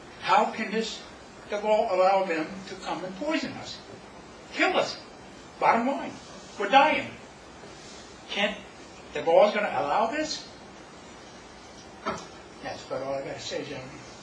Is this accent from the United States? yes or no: yes; Lakewood, New Jersey, United States; from Lakewood.